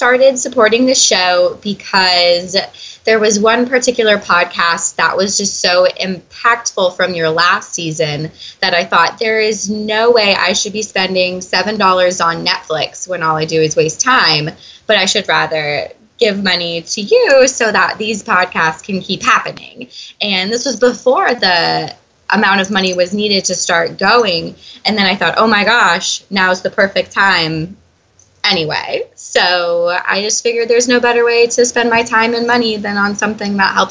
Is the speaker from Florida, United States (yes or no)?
yes; Pensacola, Florida, United States; Okay, so I recently just moved back to my hometown in Pensacola, Florida, and I am taking this time to spend with my family